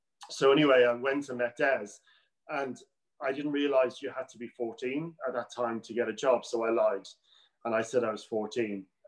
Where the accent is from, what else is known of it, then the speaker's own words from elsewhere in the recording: Ireland; It's really an honour as well to do this, because it's great, you know, being Irish as well. You know, I love flying the flag for Irish hairdressing. And I always say to people, you know, I learned my hairdressing in Ireland